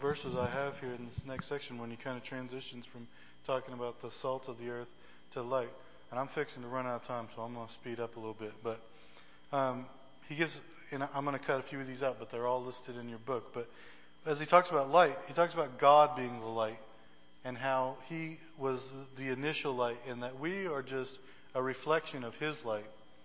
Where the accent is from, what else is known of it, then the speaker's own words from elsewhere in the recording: Maine, United States; You know, when I grew up in Maine, you got 6 months of winter from basically around October to the May or so.